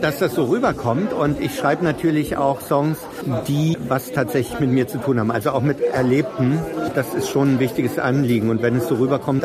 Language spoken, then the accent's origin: German; Chemnitz, Saxony, Germany; also born or lived in Weimar / Cologne; now in Hamburg, Germany; Ursprünglich komme ich aus Chemnitz, aber ich wohne schon lange in Hamburg, war eine Weile in Königs Wusterhausen an der Schule, wo eben auch Joanna war. Und dann habe ich in Weimar studiert, dann bin ich nach Köln, dann bin ich nach Hamburg.